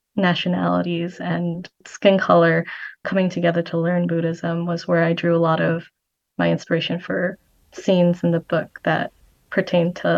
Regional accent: United States; I was born here in America and my parents were born in Vietnam and they came over. So I don't have a lot of connections to my own culture and I've always struggled with that.

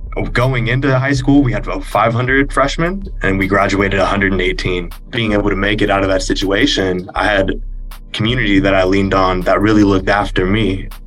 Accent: Banning, California, United States; I'm from the Inland Empire

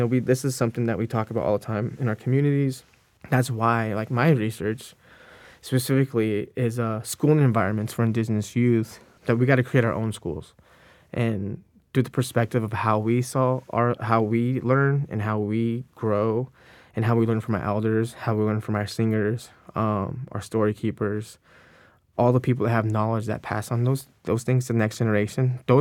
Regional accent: United States; I grew up on San Pascual Res, and we brought up in the culture and traditions and, like, singing our songs, praying to the creator, Maha, and all what we believe in, and walking that road

